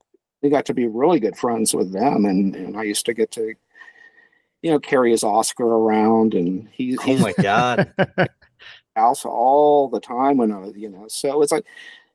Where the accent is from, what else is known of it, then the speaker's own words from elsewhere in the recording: Glendale, California, United States; also born or lived in La Crescenta; my neighborhood was where I grew up in Glendale. I grew up earlier in La Crescenta, where some of the Equinox was shot.